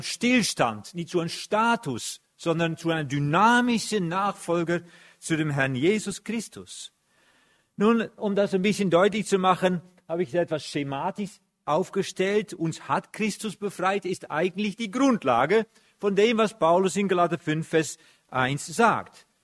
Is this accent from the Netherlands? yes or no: yes; Netherlands; Ich bin ja Holländer, Holländer haben viel Wasser.